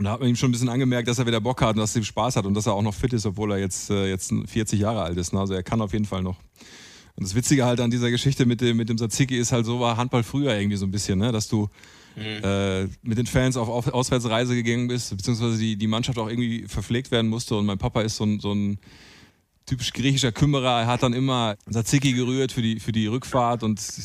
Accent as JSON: {"language": "German", "town": "Bergkamen", "region": "North Rhine-Westphalia", "country": "Germany", "also_born_or_lived": "Werne", "said": "Aha, ich komme aus Bergkamen, ja. Ich bin in Werne geboren."}